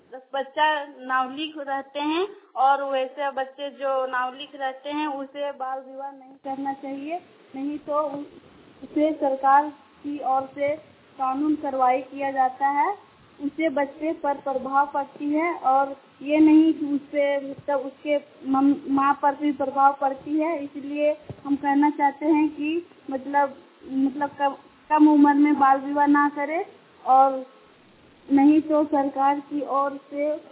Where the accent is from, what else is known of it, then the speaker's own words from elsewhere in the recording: Hathiyari, Jharkhand, India; मैं 8 क्लास की छात्री हूँ। मैं हथियारी से आती हूँ, मैं जिला हजारीबाग।